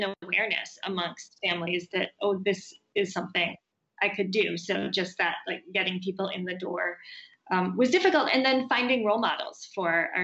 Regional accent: Minnesota, United States; I grew up in the Twin Cities.

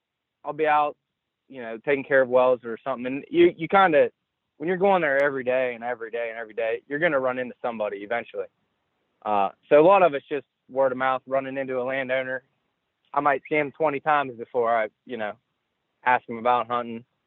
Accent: Waynesburg, Pennsylvania, United States; I'm from Waynesburg, Pennsylvania.

